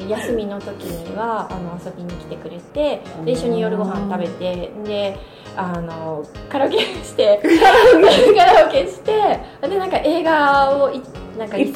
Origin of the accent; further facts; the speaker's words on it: Fukuoka, Japan; でも夫婦ともに福岡出身なので